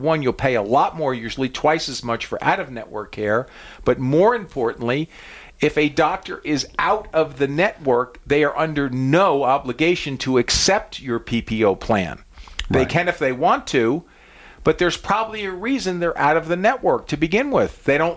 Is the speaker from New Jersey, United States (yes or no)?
yes; New Jersey, United States; I'm from Jersey originally, so I don't know that language.